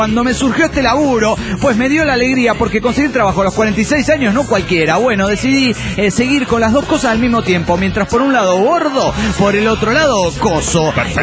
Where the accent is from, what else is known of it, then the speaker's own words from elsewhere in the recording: Argentina; de Argentina.